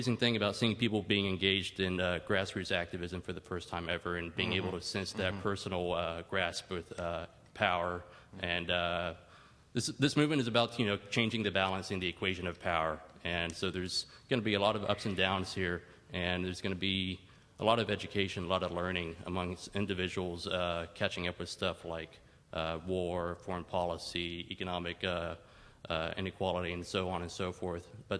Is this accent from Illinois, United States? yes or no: no; Austin, Texas, United States; I'm from Austin, Texas, where I'm a sociology major.